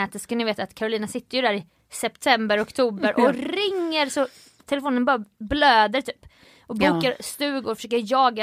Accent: Jönköping, Jönköping County, Sweden; Och jag ska fira genom att gå på nyårsrevy i min hemstad Jönköping.

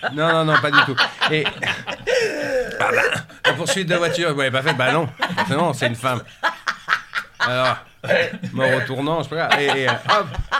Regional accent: Nouvelle-Aquitaine, France; souvent, on part chez moi au Pays Basque, souvent.

